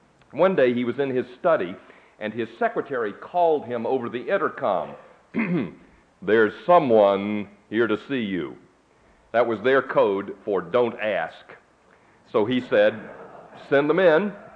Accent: Atlanta, Georgia, United States; I was back in my hometown of Atlanta, Georgia, to visit my aging parents

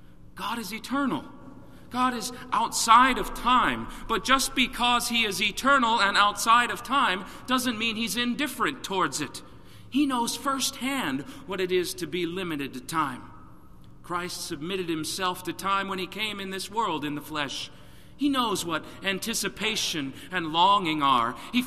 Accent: Texas, United States; Keep in mind now that this is in my home state of Texas.

